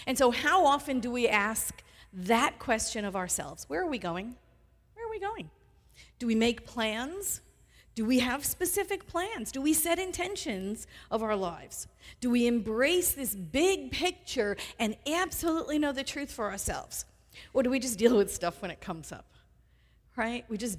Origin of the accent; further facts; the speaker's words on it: Staten Island, New York, United States; God, I was raised on Staten Island. Do you know how many bridges we had?